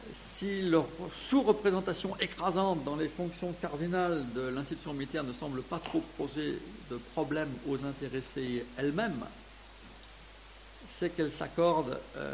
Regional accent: France; on peut le faire en tant que Français

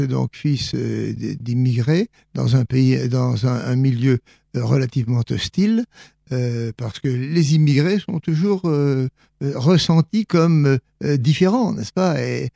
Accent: Nouvelle-Aquitaine, France; also born or lived in Vendée, France; Il se trouve que mes parents, en raison de la crise, mes parents étaient très pauvres, ils ont été forcés d'émigrer plus au sud, en Charente-Maritime, et c'est là que j'ai passé mon enfance.

